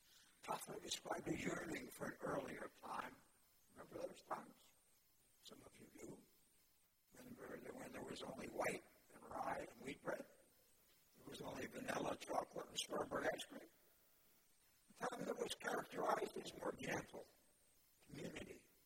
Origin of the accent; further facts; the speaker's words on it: the South, United States; I was from the South, and so my favorite Southern dish is chicken and dumplings.